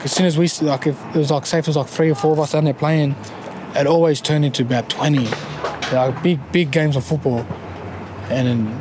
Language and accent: English; Mount Druitt, New South Wales, Australia; also born or lived in Kempsey; signs 23 and I'm from Kempsey, yeah. Dungati tribe, yeah. Mm. But I live in Mount Druitt, yeah.